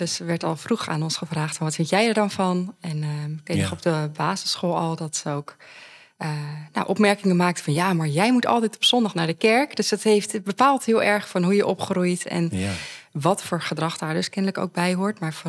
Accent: Zeist, Utrecht, Netherlands; also born or lived in Breda / Alphen; Ik ben in Breda geboren. Daar heb ik 1 jaar gewoond. Toen daarna in Alphen 5 jaar. Toen in Zeist het meeste deel van mijn leven.

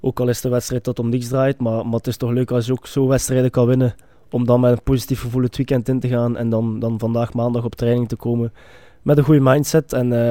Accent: Ghent, Flanders, Belgium; Ik bedoel, ik kom van Gent.

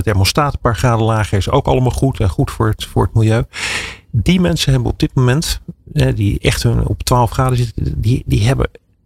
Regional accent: Netherlands; En misschien is het omdat wij als Nederlanders te veel gewend zijn dat de overheid toch wel voor je zorgt.

